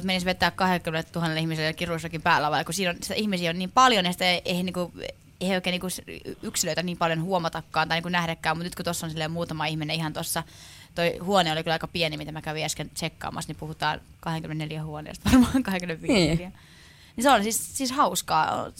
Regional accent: Lohja, Uusimaa, Finland; now in Helsinki, Finland; Olen 23-vuotias, laulaja, tar. Ja olen kotoisin alun perin Lohjalta, nykyään helsinkiläistynyt.

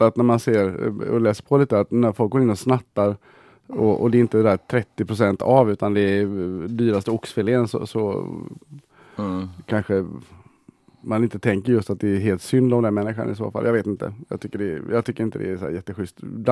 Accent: Gothenburg, Västra Götaland County, Sweden; när jag började prata på dagis så pratade jag väldigt mycket som man gör hemma i Göteborg.

